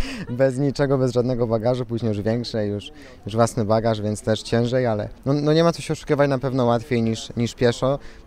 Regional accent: Jarocin, Greater Poland Voivodeship, Poland; Z Jarocina.

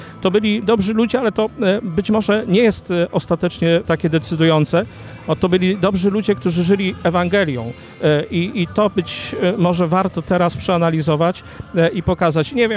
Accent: Ostrzeszów, Greater Poland Voivodeship, Poland; Jesteśmy z Ostrzeszowa, a miasto to jest znaczone szczególną obecnością świętego Maksymiliana.

